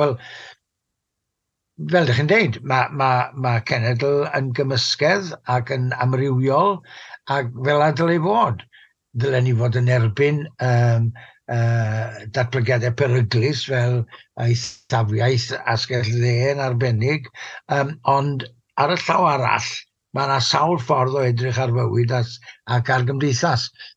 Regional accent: Wales, United Kingdom; ydy yn uchelgais i, fel Cymro

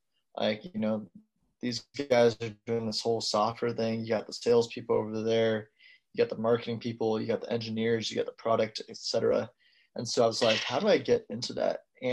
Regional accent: California, United States; So I was born here in California. So like Bay Area. Yeah, I grew up, you know, really locally.

